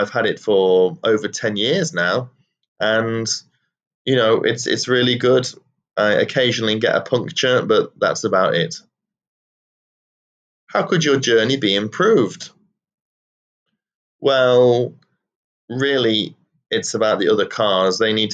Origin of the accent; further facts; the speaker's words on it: England, United Kingdom; Well, even though I grew up in England, we were, of course, taught English.